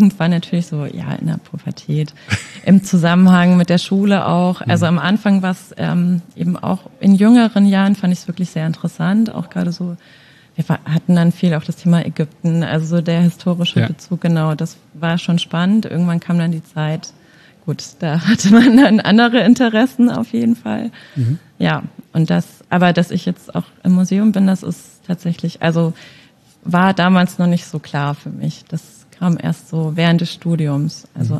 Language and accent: German; Nuremberg, Bavaria, Germany; Also ich bin in Nürnberg aufgewachsen